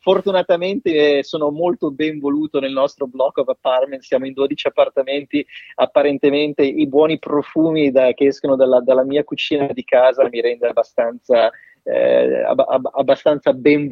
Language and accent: Italian; Milan, Lombardy, Italy; io sono di Milano, da parte di papà, che è di Candia Lomellina, quindi diciamo, nelle zone, nelle risaie, quasi al confine tra Lombardia e Piemonte, da quelle parti lì